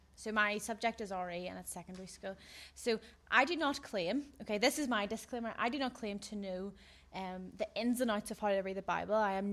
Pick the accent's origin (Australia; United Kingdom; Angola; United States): United Kingdom; Whitehead, Northern Ireland; now in Holywood, United Kingdom; I live in Hollywood and I'm from Whitehead.